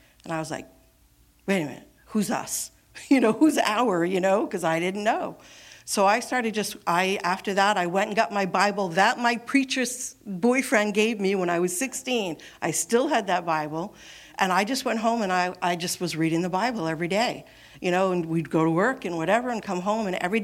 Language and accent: English; Vermont, United States; I grew up in Vermont.